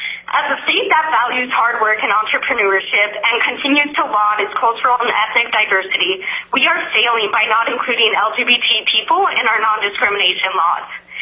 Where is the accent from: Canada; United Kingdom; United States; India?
United States; Wasilla, Alaska; also born or lived in Palmer; I was born in Palmer and raised in the city of Wasilla. I graduated as valedictorian from Wasilla High School in 2011